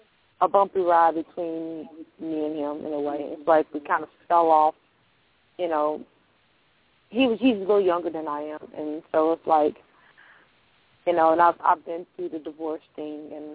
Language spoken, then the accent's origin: English; Louisiana, United States; But the thing is, of course, I'm from Louisiana, and I'm mixed with different cultures, so it's, you know.